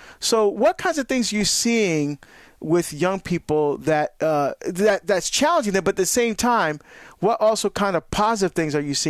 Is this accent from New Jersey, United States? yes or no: yes; Hillside, New Jersey, United States; also born or lived in Washington, D.C. area; I grew up in Hillside, which is right next to Newark.